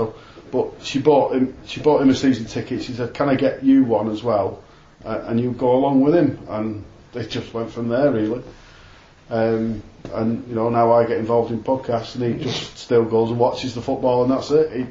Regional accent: Manchester, North West England, United Kingdom; because I lived in Manchester, I was brought up in Manchester

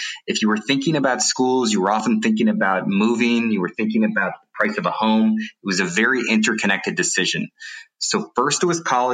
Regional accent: San Francisco, California, United States; also born or lived in New York City; I was born in New York City. I grew up in San Francisco, and I really wanted to...

